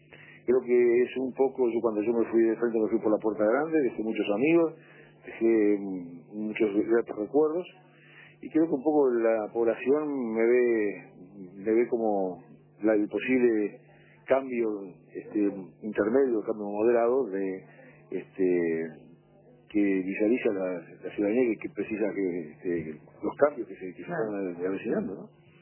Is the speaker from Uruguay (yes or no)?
yes; Colonia Suiza, Colonia, Uruguay; yo soy oriundo de Colonia Suiza, ¿no? Soy oriundo del departamento de Colonia. Como cirujano me radiqué en el 79 en el departamento